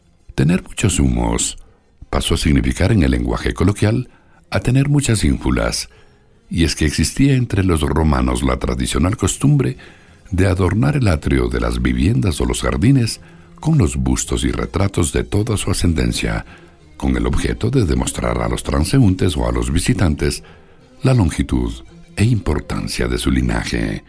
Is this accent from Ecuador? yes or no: yes; Ecuador; Los ecuatorianos tenemos nuestra propia manera de hablar, y esta sana costumbre debe conservarse a toda costa, puesto que el idioma identifica a los pueblos.